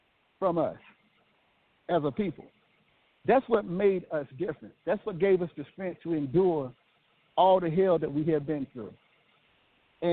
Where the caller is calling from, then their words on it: Nashville, Tennessee, United States; I'm calling from Nashville, Tennessee.